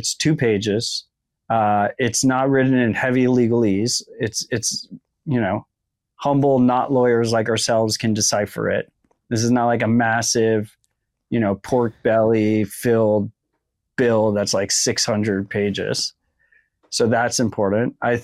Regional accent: United States; born there; I think particularly operating in America as an American citizen, I am very grateful that I was born in this country.

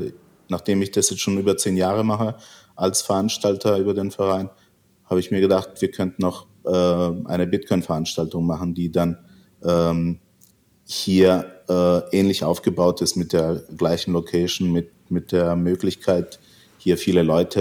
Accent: Karlsruhe, Baden-Württemberg, Germany; Ja, ich bin ein Deutscher, der in Karlsruhe aufgewachsen ist. Ich habe einen Background aus dem Balkan. Ich bin, also meine Großeltern waren Serben und ich habe in Karlsruhe meine Ausbildung

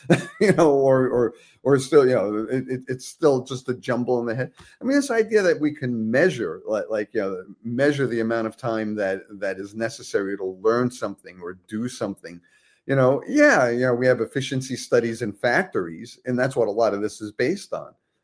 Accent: New York, United States; as I grew up in Manhattan and in the Bronx, well, largely in the Bronx, in New York

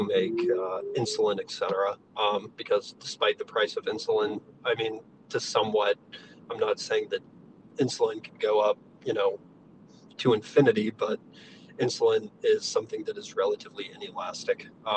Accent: South Carolina, United States; Like I'm in South Carolina, my home state

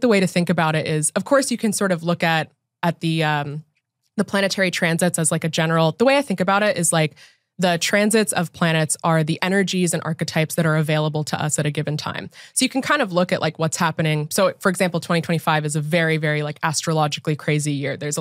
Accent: United States; Like I'm an American living through the American Pluto return.

